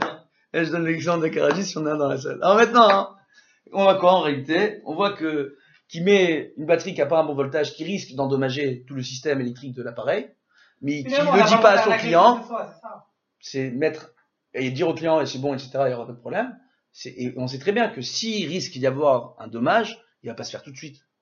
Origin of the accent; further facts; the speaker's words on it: Sarcelles, Île-de-France, France; J'ai grandi à Sarcelles.